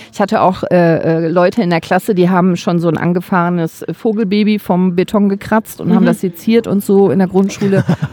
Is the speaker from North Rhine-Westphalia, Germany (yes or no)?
yes; Remscheid, North Rhine-Westphalia, Germany; Also ich komme aus Remscheid. Das wird jetzt keiner kennen.